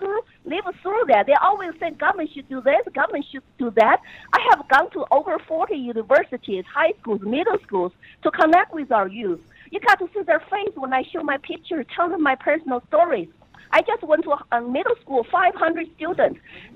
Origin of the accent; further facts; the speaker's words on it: Sichuan, China; the Christians in my home state, Sichuan province, and they all have been prosecuted